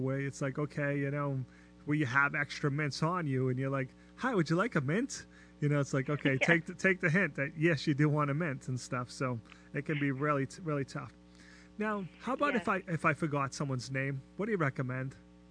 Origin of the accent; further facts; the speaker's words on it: Massachusetts, United States; accent: Boston; I get a lot of comments on it, to be honest. My Boston accent, you know, so.